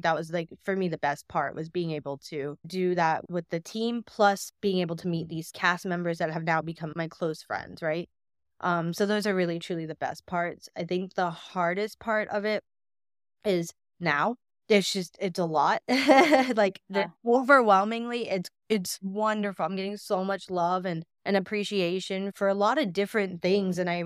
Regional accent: Atlanta, Georgia, United States; also born or lived in Florida; So I was born in Florida, raised in Atlanta. And so we were there since I was like 4. So Atlanta has always been a big thing for me.

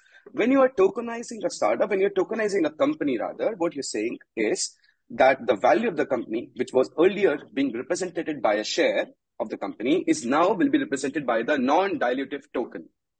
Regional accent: India; I come from India.

